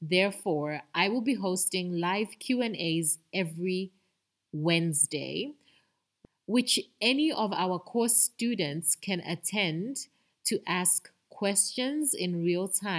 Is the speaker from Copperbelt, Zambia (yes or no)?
yes; Ndola, Copperbelt, Zambia; Indola is my hometown, so it was very, very special to be able to be a keynote for the first time and at home.